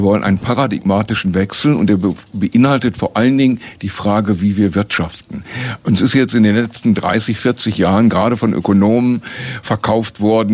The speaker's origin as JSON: {"language": "German", "town": "Duisburg", "region": "North Rhine-Westphalia", "country": "Germany", "tie": "born or raised there", "said": "ich komme ja aus dem Ruhrgebiet, aus Duisburg."}